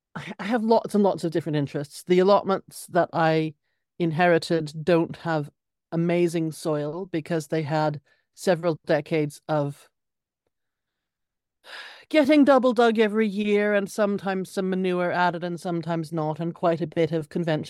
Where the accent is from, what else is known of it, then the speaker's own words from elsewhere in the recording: Saskatchewan, Canada; now in London, United Kingdom; I am a transplanted Saskatchewan girl. I'm Canadian originally, but I live in London, UK.